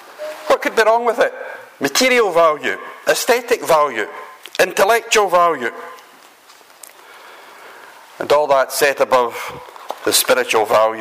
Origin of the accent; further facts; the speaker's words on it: Motherwell, Scotland, United Kingdom; I was born and brought up in Motherwell.